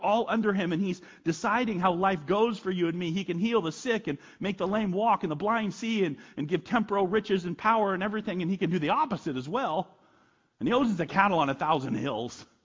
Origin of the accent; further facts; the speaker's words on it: United States; That's a tough thing for me to hear as an American.